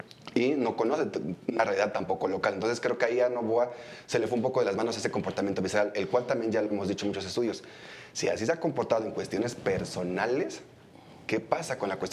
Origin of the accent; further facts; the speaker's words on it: Mexico; pero yo como mexicano les decía